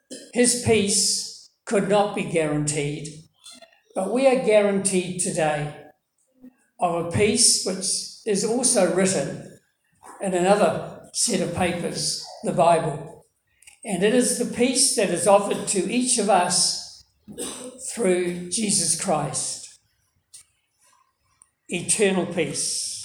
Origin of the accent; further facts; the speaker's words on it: Dunedin, Otago, New Zealand; born there; I was born in Dunedin and my mum attended the Caversham Baptist Church.